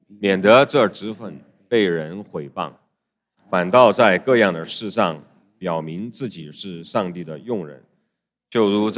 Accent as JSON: {"language": "Chinese", "town": "Chengdu", "region": "Sichuan", "country": "China", "tie": "born or raised there", "said": "就是我的老家了"}